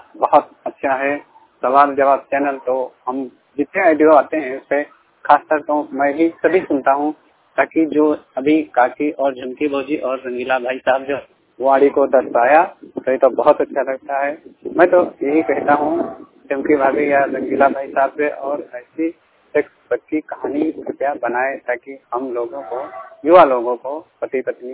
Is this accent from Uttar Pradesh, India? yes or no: yes; Uttar Pradesh, India